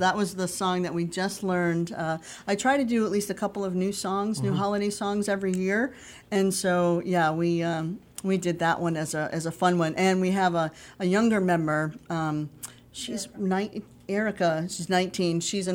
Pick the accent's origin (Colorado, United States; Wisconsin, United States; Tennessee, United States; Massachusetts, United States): Massachusetts, United States; now in Northbridge, United States; So I'm originally from Western Mass, but now I live in Northbridge